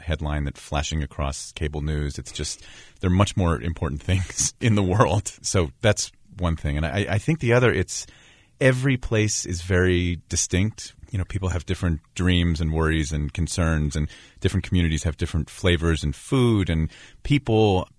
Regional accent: Pittsburgh, Pennsylvania, United States; also born or lived in Kentucky; I mean, I grew up in Pittsburgh. My wife grew up in Ohio. I lived in Kentucky for a while.

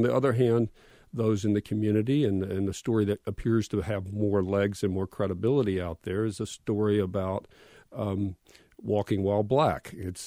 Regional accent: Atlanta, Georgia, United States; Yeah, so I grew up in Atlanta, and I grew up in white Atlanta. I went to segregated schools until I was in eighth grade.

